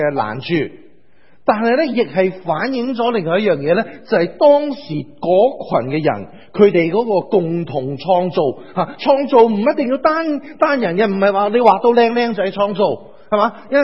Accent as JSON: {"language": "Cantonese", "country": "China", "said": "即係我哋中國人，我哋容易話啊唔衝突，以和為貴就好。"}